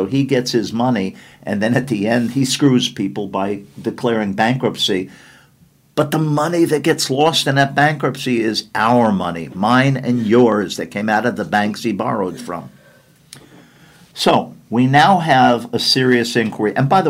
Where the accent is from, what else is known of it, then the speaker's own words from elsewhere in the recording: Brooklyn, New York, United States; when I was a kid growing up in Brooklyn, I lived in the middle of some of the biggest gangs in the city.